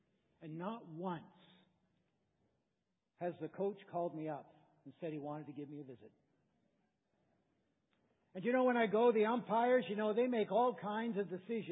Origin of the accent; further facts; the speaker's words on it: Canada; moved away as an adult; If I sound a little funny, that is because, 9 years, my wife and I, we came from Canada.